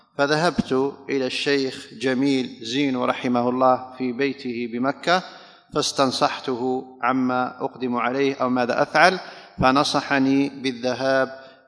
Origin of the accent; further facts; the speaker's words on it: Algeria; وفي سنة 2001 تقريبا رجعت إلى الجزائر، ولازلت في مدينتي